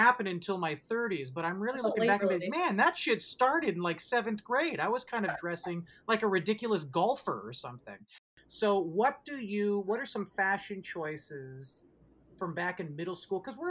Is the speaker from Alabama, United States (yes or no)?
no; San Francisco, California, United States; I'm from San Francisco.